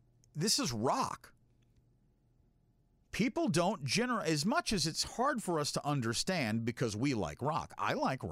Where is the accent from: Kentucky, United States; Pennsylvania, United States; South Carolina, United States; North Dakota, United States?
North Dakota, United States; Minot; I'm originally from Minot, North Dakota.